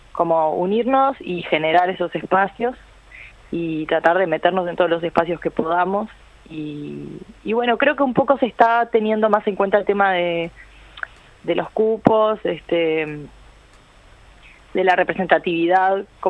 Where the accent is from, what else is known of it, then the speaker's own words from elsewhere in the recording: Chuy, Rocha, Uruguay; yo soy de Chuy, soy de la frontera Uruguay-Brasil, entonces siempre escuché mucha música brasilera